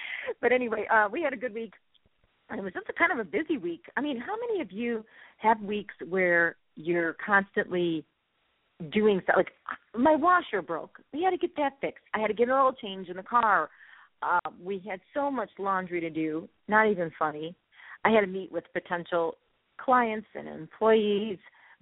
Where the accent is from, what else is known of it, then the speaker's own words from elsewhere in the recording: Chicago, Illinois, United States; You know, I'm from Chicago, Northwest Side, and, you know, as a kid, we would go up to Wisconsin every summer for 2 weeks